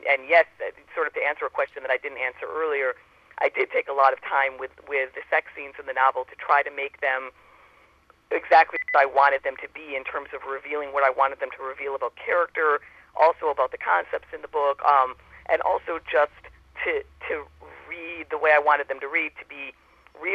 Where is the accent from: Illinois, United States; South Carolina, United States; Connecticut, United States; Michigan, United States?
Illinois, United States; Chicago; Yes, well, I'm from Chicago. I lived away for 8 years, but I'm back in Chicago now.